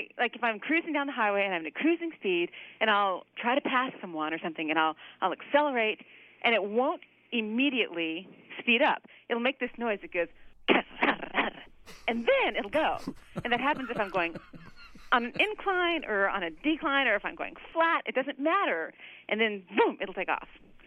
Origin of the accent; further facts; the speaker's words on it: Austin, Texas, United States; I'm from beautiful Austin, Texas.